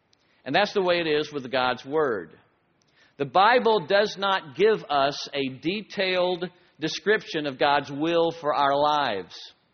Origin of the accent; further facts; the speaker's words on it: Florida, United States; I grew up in Florida, on the Space Coast, and I watched most of all of the early space flights, all the rockets going up.